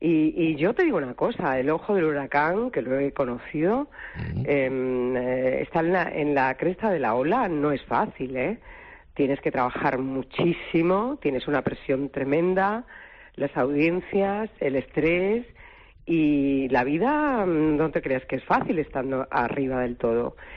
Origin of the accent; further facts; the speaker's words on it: Extremadura, Spain; also born or lived in Catalonia / Madrid; Empecé en mi tierra, en Extremadura, después me fui a Cataluña, allí hice 12 años de radio, y luego me fui a Madrid